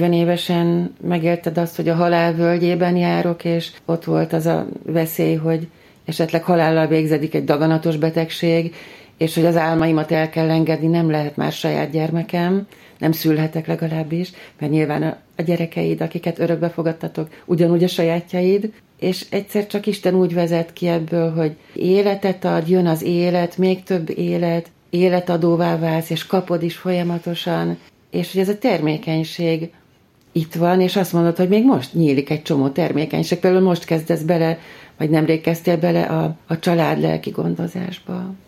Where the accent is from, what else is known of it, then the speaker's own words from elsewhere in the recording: Budapest, Hungary; én budapesti is vagyok